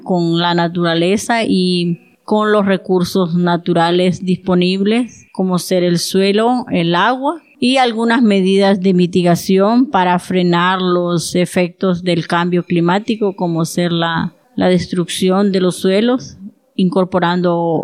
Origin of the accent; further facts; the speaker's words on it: El Corpus, Choluteca, Honduras; Soy del Corpus, Choluteca, Honduras.